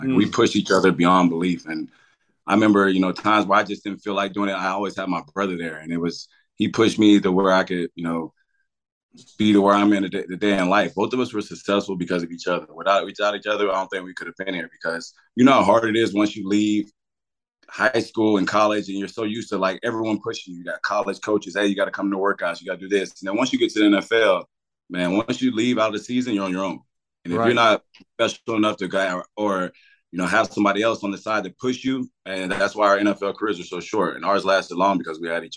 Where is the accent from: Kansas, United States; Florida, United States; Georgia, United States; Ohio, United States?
Florida, United States; Lakeland; So I grew up in Lakeland, Florida. It's a central Florida area. It's in between Tampa and Orlando. Kind of small town, not too big